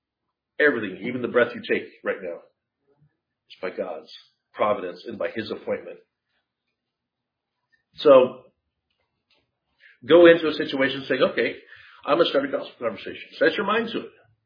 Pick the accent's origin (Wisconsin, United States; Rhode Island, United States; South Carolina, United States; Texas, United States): Texas, United States; Well, I was born in the U.S. I'm a Texan.